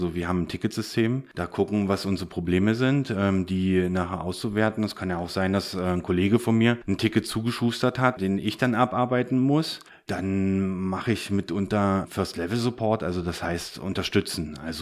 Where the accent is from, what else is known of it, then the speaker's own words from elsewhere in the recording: East Germany, Germany; also ich komme ja gebürtig aus dem Osten